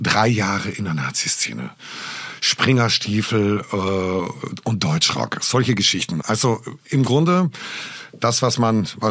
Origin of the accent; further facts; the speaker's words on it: Trentino-Alto Adige, Italy; Wir haben als Südtiroler einen ganz anderen Umgang, weil wir auf italienischem Staatsgebiet sind